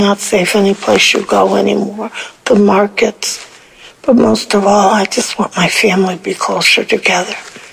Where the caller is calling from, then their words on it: North Carolina, United States; This is my first time calling. I'm calling in from North Carolina.